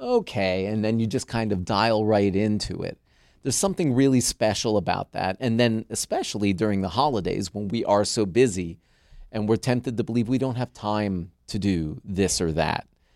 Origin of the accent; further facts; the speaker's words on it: New York, United States; even though I was born in New York. I partially grew up in New York.